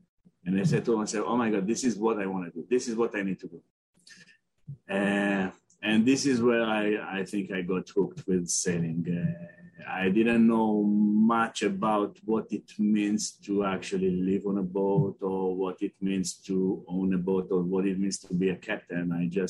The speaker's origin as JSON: {"language": "English", "town": "Haifa", "region": "Haifa District", "country": "Israel", "tie": "born or raised there", "second_language": "English", "said": "Well, I'm from Israel, and since I was a kid, I grew up in Haifa, which is a bay city. It's one of the biggest seaports in Israel, and I was always close to the sea and the water"}